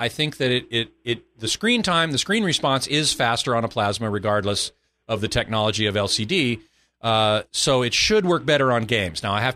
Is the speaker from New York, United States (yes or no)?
no; Burbank, California, United States; So here's George in my hometown of Burbank, California.